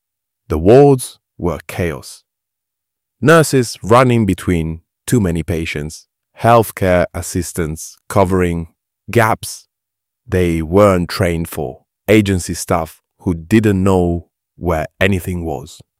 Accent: Edmonton Green, London, United Kingdom; I grew up in Edmonton Green

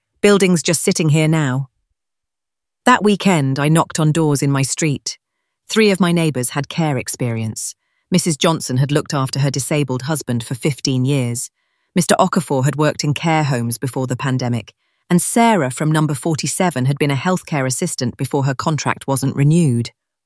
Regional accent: Woolwich, London, United Kingdom; I grew up in Woolwich watching my mum clean offices at night, and my dad drive the 380 bus during the day. Mum came from Portugal with nothing but determination. Dad arrived from Ghana with a degree in engineering that nobody here would recognise.

